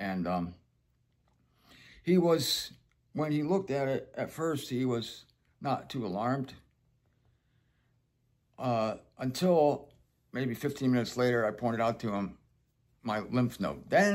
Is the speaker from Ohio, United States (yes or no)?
yes; Canton, Ohio, United States; now in Fort Lauderdale, United States; There's some part of me that's comfortable in Ohio, in Canton. This is my hometown.